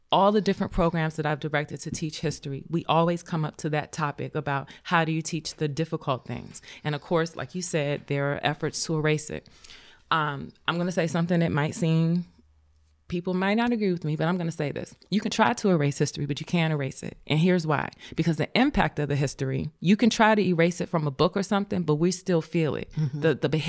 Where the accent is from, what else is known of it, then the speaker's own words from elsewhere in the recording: Prince George's County, Maryland, United States; now in Baltimore, United States; Well, I'm a Marylander. I'm a transplant from Prince George's County to Baltimore.